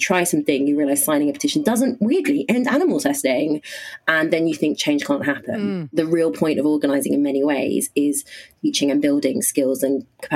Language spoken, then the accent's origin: English; South Africa; And I grew up partly in South Africa and spent most of my 20s in South Africa and really learned a lot from political movements there. And I'm a South African citizen.